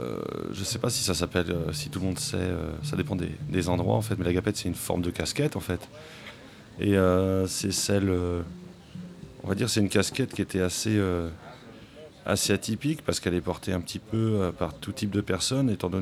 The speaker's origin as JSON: {"language": "French", "region": "Brittany", "country": "France", "said": "je viens quand même de Bretagne où il y a vraiment un gros vivier de musiciens, voilà, tout autour de Rennes et tout, ça joue vraiment beaucoup."}